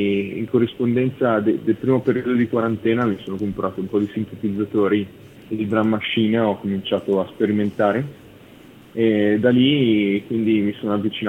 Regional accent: Lodi, Lombardy, Italy; Io sono di Lodi, di Lodi, a poca distanza da Milano, diciamo.

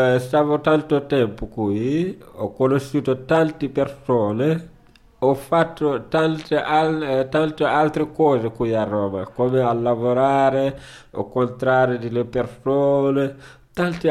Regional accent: Senegal; now in Rome, Italy

